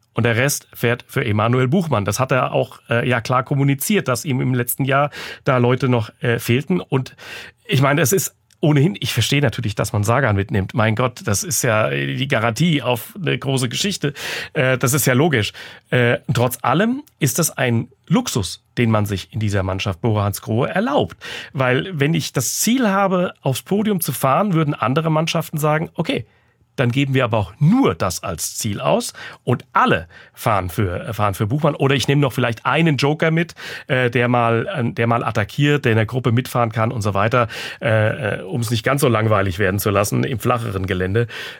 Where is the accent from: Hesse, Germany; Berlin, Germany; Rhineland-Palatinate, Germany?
Hesse, Germany; Frankfurt; Also wir hatten bei uns in Frankfurt, ich bin ja Frankfurter und der 1. Mai ist mein Heimrennen.